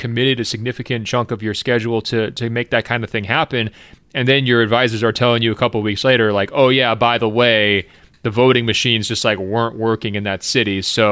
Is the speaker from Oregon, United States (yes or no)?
yes; Oregon, United States; I'm just from Oregon over here on the West Coast.